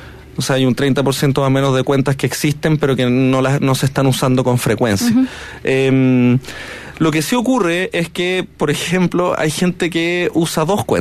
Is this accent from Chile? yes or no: yes; Chile; lo que somos también como chilenos